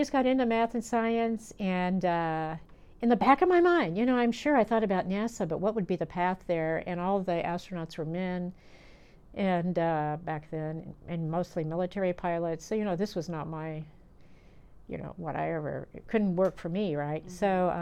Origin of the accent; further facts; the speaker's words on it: Missouri, United States; And yeah, Missouri is my state. I'm from Southeast Missouri. I grew up in a little town outside of Jackson, Missouri, which is near Cape Girardeau.